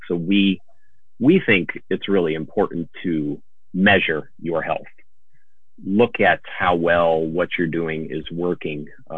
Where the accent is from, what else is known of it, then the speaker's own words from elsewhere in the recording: East Coast, United States; I'm from the East Coast originally